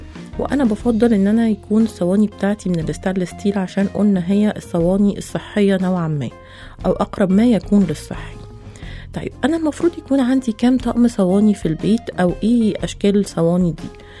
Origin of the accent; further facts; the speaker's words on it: Egypt; وحتت كتيرة قوي عندنا في مصر ممكن نلاقي فيها أشكال حلوة قوي للمعالق دي